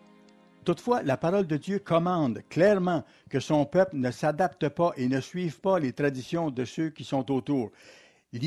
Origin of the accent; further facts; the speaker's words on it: Brisbane, Queensland, Australia; J'ai grandi à Brisbane, en Australie, durant les années 1940 et 50.